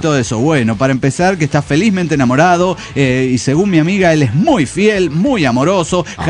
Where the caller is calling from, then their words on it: San Luis, Argentina; de la Sierra de San Luis, Argentina.